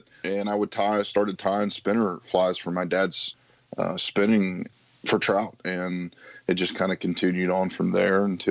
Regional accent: West Virginia, United States; When you're growing up in West Virginia, we're always knocked for being a bunch of hillbillies.

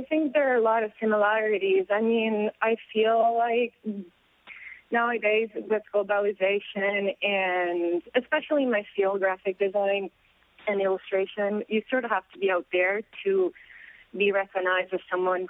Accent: Milan, Lombardy, Italy; moved away as an adult; now in New York, United States; I'm originally from Milan, Italy, and I moved here about 2 years ago with a job offer

